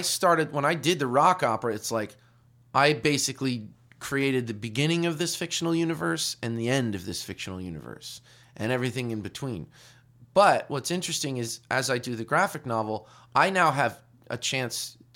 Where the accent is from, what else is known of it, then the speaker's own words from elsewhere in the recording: Philadelphia, Pennsylvania, United States; I'm embarrassed as a Philadelphian